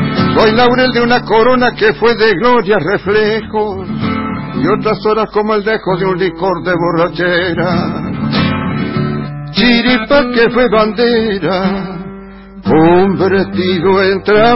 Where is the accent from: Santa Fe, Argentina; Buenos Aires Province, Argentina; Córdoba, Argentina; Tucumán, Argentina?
Buenos Aires Province, Argentina; born there; yo soy hijo de esta provincia.